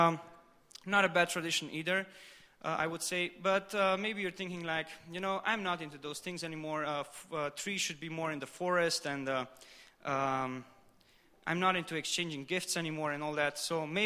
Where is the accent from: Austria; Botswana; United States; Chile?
Austria; English is a second language; So I was in Austria. I'm from Austria, by the way. Maybe you heard it in my accent.